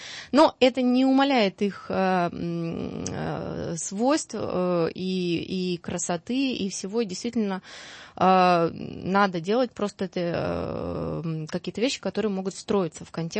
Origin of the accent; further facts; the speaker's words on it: Siberia, Russia; Я сама родом из деревни, вот последняя пимокатня, да, у нас вот, ну, я из Сибири, там говорят на украинские манеры, да, пимы.